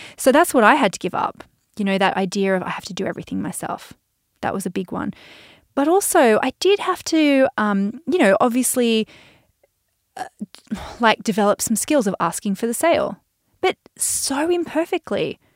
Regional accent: Australia; accent: Aussie; I'm Australian. Oh, I don't know if you've noticed. I'm Australian, mate. I'm an Aussie. But when I first started my business, I was like, oh, my accent's so Aussie.

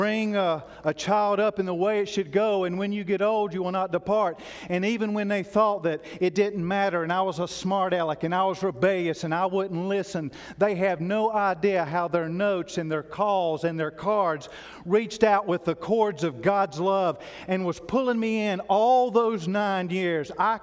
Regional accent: Asheville, North Carolina, United States; I'm from Asheville, North Carolina. We'd either go to Gatlinburg or Myrtle Beach, 2 weeks every year.

